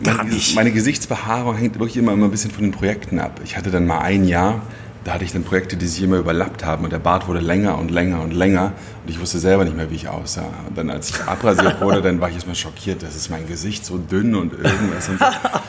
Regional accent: Berlin, Germany; Ich sehe, Berlin ist meine Heimat und meine Basis nach wie vor.

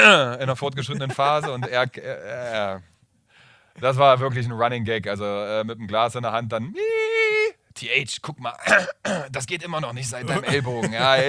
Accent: Magdeburg, Saxony-Anhalt, Germany; Meine Heimat ist Magdeburg, aber ich bin hier zu Hause.

